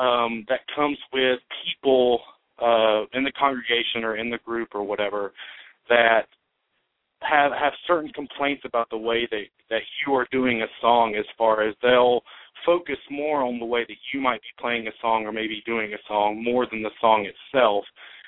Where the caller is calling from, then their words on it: Sylva, North Carolina, United States; I'm calling from North Carolina in Silva, actually.